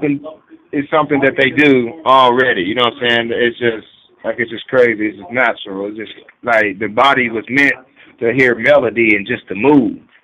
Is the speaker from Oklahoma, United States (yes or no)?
yes; Muskogee, Oklahoma, United States; She's from Tulsa, Oklahoma. I'm from Muskogee, Oklahoma.